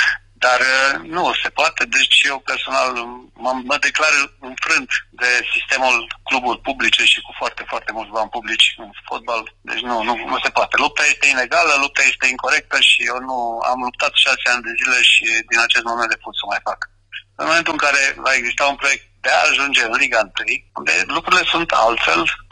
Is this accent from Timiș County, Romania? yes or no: yes; Timișoara, Timiș County, Romania; suntem din Timișoara